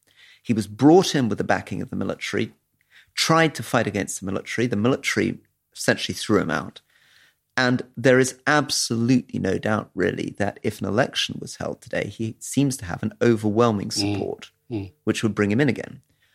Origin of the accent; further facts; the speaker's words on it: London, United Kingdom; when I was growing up in London.